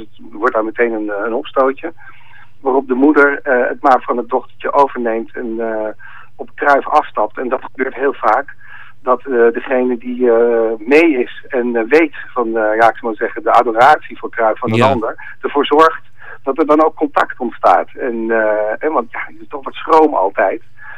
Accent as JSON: {"language": "Dutch", "town": "Amsterdam", "region": "North Holland", "country": "Netherlands", "tie": "born or raised there", "said": "ik kom uit Slotervaart"}